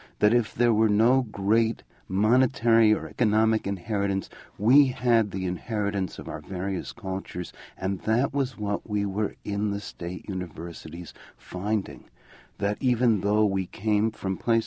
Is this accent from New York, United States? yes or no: yes; Queens, New York, United States; I grew up in Bayside, Queens. Neither of our families were literary